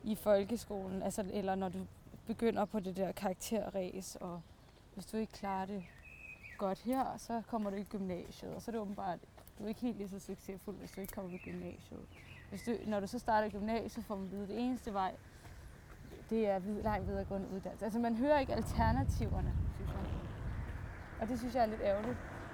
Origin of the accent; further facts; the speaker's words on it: Gentofte, Capital Region of Denmark, Denmark; Altså, nu er jeg opvokset i Gentofte.